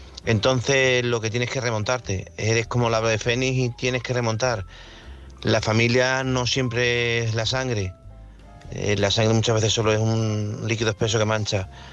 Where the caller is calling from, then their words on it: Badajoz, Extremadura, Spain; Buenas noches